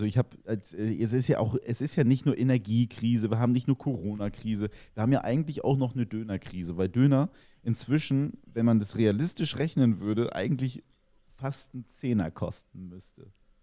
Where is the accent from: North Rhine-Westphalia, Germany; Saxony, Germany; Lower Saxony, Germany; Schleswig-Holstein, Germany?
Schleswig-Holstein, Germany; Kiel; Ich komme aus Schleswig-Holstein, ich komme aus Kiel.